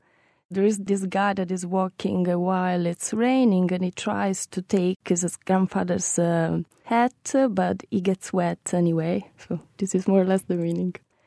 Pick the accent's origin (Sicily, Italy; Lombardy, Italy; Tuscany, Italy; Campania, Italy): Sicily, Italy; Palermo; English is a second language; from Palermo, the capital of Sicily, the wonderful Sicily.